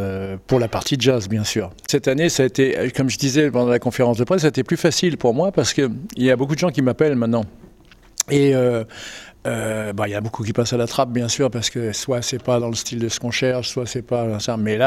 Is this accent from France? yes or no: no; Canada; puisque moi aussi je suis Canadien